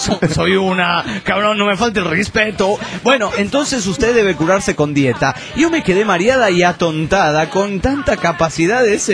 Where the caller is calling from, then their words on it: Uruguay; de Uruguay.